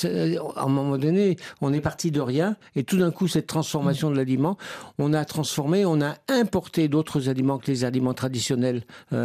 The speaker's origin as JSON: {"language": "French", "country": "France", "said": "chez nous en France"}